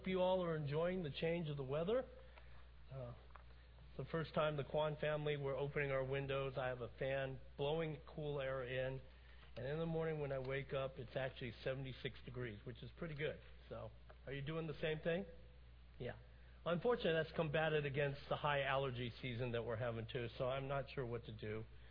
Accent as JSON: {"language": "English", "country": "United States", "said": "As an American, I'm always finding new details about the circumstances surrounding the founding of this country"}